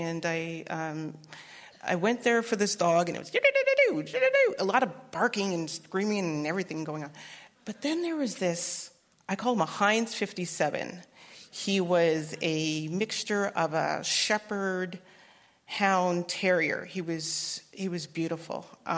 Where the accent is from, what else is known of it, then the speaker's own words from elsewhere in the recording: Winnipeg, Manitoba, Canada; And I grew up in Winnipeg, Manitoba, Canada. So hear the accent.